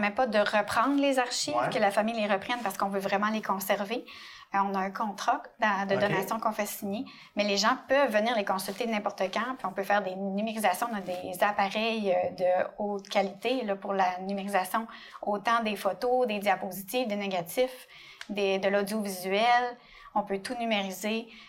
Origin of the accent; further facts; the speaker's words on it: Dolbeau, Quebec, Canada; moi, je suis native de Dolbeau.